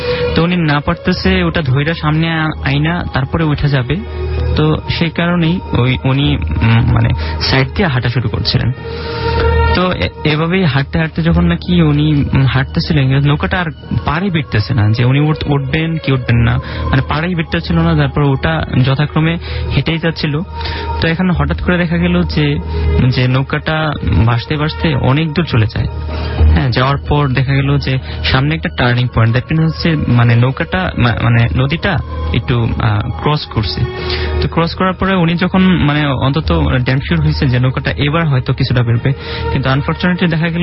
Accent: Dhaka, Dhaka Division, Bangladesh; আমি এসেছি পুরান্ডাকা থেকে।

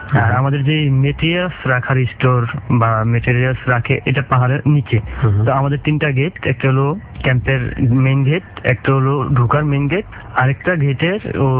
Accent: Chandpur, Chittagong Division, Bangladesh; now in Oman; আমার বাড়ি চাঁদপুরে, আমি ওমানে থাকি।

